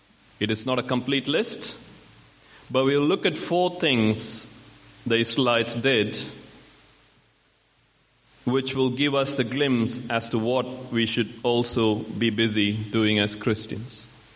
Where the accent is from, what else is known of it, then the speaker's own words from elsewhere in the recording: South India, India; Growing up in South India, I have read stories in newspaper of children rebel against their parents and run away to North India.